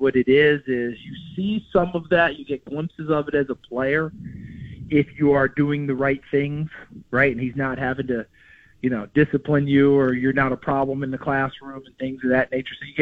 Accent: New York, United States; also born or lived in Elizabethton, Tennessee; I was born in East Tennessee, right? Elizabethan, Tennessee. My mom's from there. My dad's from West Virginia. Okay? Tennessee had a big imprint on me, even though I didn't live there. We moved to New York State when I was two

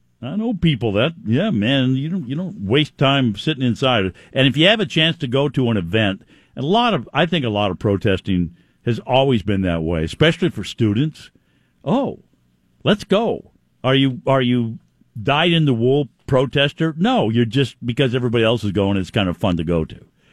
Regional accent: Seattle, Washington, United States; growing up in Seattle, you know, it's a very rainy climate, just like London. Very similar weather, kind of misty, wet a lot.

